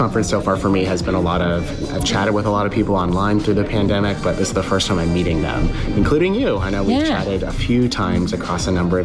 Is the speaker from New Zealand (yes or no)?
no; Canada; I'm from Canada originally, and there's certainly things we say as Canucks